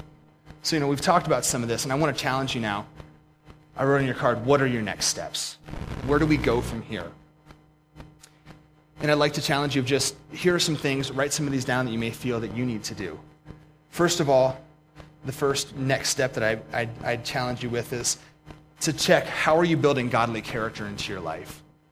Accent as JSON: {"language": "English", "region": "Pennsylvania", "country": "United States", "tie": "born or raised there", "said": "I know in Montana, we may not have these. I grew up in Pennsylvania where we had guardrails pretty much"}